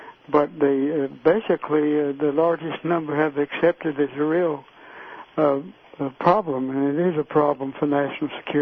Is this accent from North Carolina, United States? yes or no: yes; Mount Airy, North Carolina, United States; because of a big wave of UFO reports in my hometown of Mount Airy at the time.